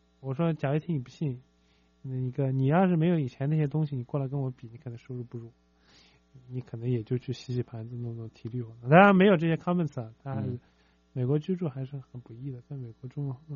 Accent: China; 我们中国人的这个，还正属于一个 developing 正在发展的过程中啊。

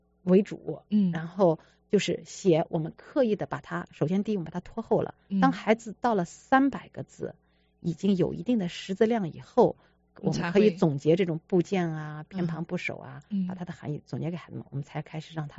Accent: China; 所以我们中国人真的是非常非常聪明

